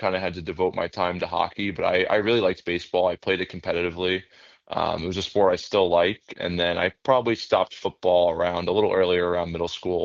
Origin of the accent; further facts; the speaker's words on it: New York, United States; We're actually like northern Westchester, southern Putnam County, kind of by the Connecticut border over there.